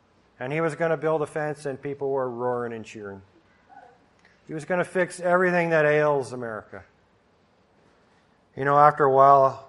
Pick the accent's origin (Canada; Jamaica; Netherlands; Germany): Canada; now in United States; Well, I'd never taken the pledge because I'm from Canada.